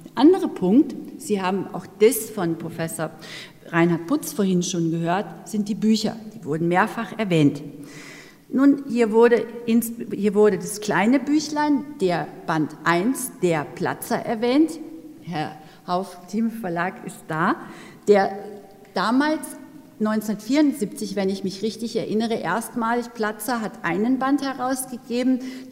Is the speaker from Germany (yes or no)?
yes; Northern Germany, Germany; now in Innsbruck, Austria; Sie hören es an meiner Sprache. Ich bin aus Norddeutschland nach Innsbruck gekommen.